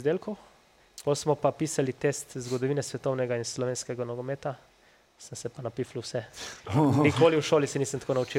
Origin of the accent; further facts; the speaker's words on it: Littoral, Slovenia; Sploh se mi zdi, da smo bili Primorci vedno malo zapostavljeni.